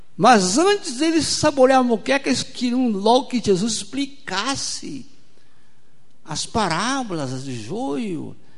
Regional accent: Espírito Santo, Brazil; Tem algum capixaba por aqui? Eu sou capixaba.

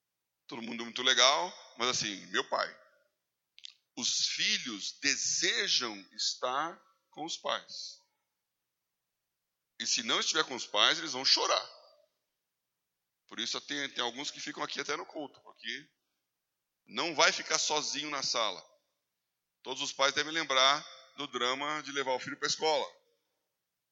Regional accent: Brazil; Ela falou, de onde você é? Sou do Brasil.

